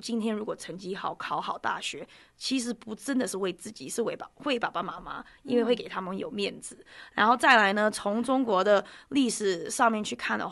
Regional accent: United States; 因为我们是在美国长大的，我们在美国生活，可是我们家里呢又是中国的想法啊

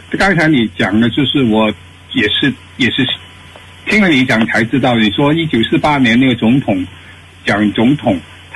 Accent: Hong Kong; 我是香港人，并不是台湾人。

